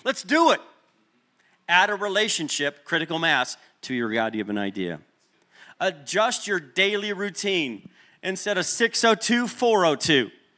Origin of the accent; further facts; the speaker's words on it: Midwest, United States; And for me, I'm from the Midwest and we have grass out there.